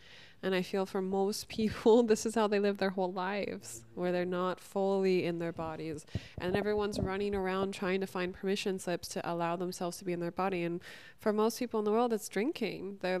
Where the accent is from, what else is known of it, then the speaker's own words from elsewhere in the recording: California, United States; I grew up in California. Like my friends' parents all had vineyards